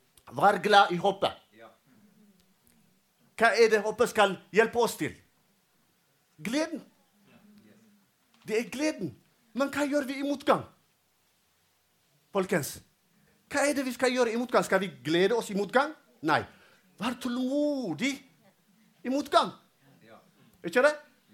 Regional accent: Eritrea; Norwegian is a second language; now in Norway; jeg er fra Eritrea, og det er noen her, kanskje la oss si, fra Etiopia. Vet du hva? Når vi kom til Norge

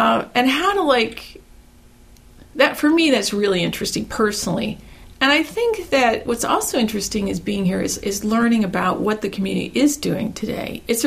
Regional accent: Pittsburgh, Pennsylvania, United States; born there; I was born in Pittsburgh, but I haven't lived in this region my whole life.

